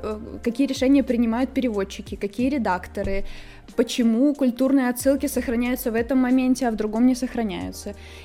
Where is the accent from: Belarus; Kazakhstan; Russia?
Belarus; я просто белоруска.